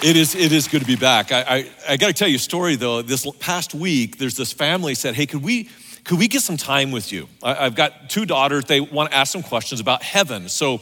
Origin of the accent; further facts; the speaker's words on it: Sacramento, California, United States; also born or lived in San Antonio, United States; Now, I grew up in Sacramento. Don't hold that against me. Maybe you realize that Texas and California kind of hate each other.